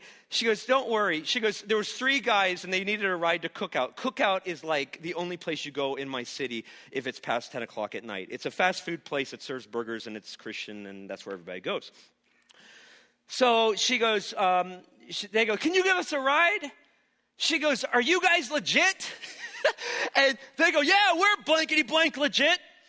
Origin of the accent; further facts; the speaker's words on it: the South, United States; I'm from the South, so you have to, it's obligatory to listen to country music.